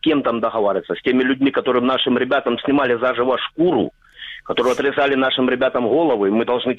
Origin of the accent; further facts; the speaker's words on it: Ukraine; За то, что я в 35 лет остался бомжом, мне пришлось убегать с территории Луганской области, потому что я украинец.